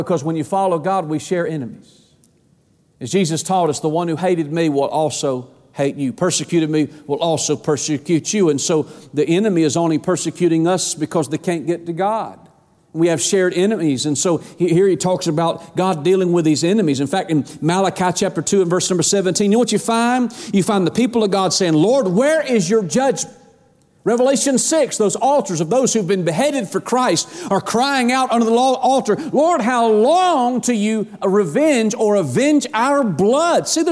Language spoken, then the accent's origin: English; Georgia, United States; And so I'm from Georgia, and so I'm up kind of getting used to Tennesseans